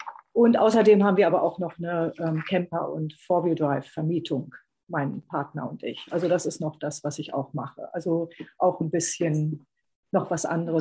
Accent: Hannover, Lower Saxony, Germany; also born or lived in Bremen; now in Australia; Nee, ich komme aus Hannover. Ich komme aus Hannover. Ich habe in Bremen studiert.

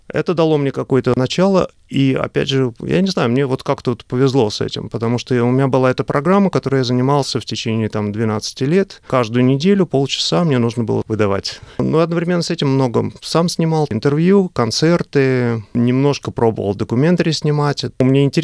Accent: Moscow, Russia; moved away as an adult; now in Melbourne, Australia; Я приехал уже достаточно давно в Австралию, 27 лет назад. Сам я из Москвы, прожил первые 29 лет там, и после этого сюда переехал и живу безвыездно в Мельбурне.

